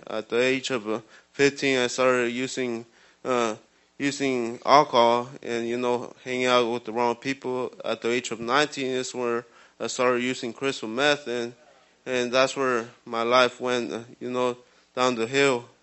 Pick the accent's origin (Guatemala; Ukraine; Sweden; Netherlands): Guatemala; now in United States; growing up in Guatemala, it was hard.